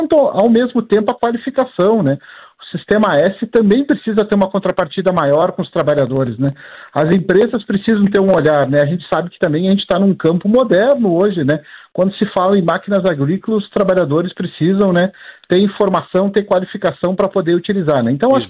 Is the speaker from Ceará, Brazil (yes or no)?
no; Rio Grande do Sul, Brazil; Eu sou gaúcho